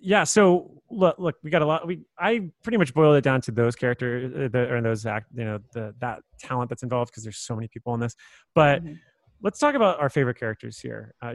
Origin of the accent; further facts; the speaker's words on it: Florida, United States; I'm from a beach town, I'm from South Florida.